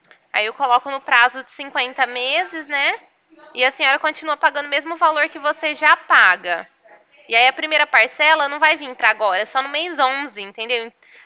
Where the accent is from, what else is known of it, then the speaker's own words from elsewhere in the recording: Ribeirão Preto, São Paulo, Brazil; eu sou daqui de Ribeirão